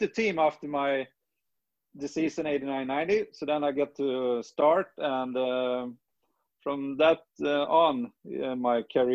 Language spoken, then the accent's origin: English; Sweden; I'm from Sweden